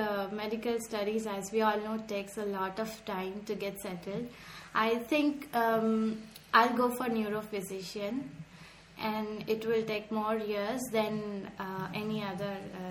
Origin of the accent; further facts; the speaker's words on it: Gujarat, India; English is a second language; I'm basically from West India.